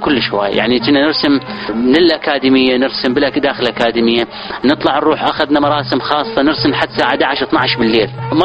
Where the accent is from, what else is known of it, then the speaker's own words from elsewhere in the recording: Baghdad, Baghdad Governorate, Iraq; moved away as an adult; now in Jordan; من قلب بغداد نفسها، منطقة حي العامل، منطقة من المناطق الشعبية بغداد